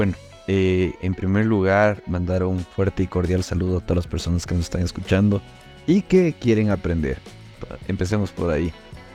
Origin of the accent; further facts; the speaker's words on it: Ecuador; es una persona que actualmente está en el Ecuador, soy ecuatoriano.